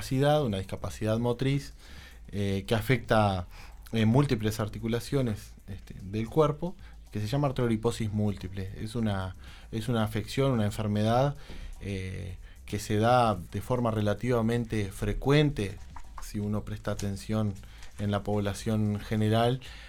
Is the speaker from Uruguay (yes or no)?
yes; Salto, Uruguay; desde adolescente estuve frecuentando radios allá en Salto, donde yo nací, y me encantaba